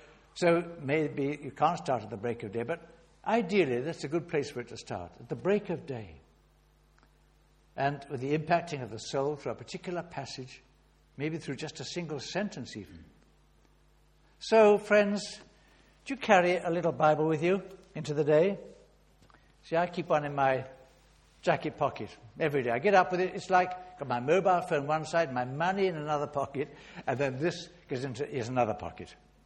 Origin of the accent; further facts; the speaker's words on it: Kenya; born there; I was born in Kenya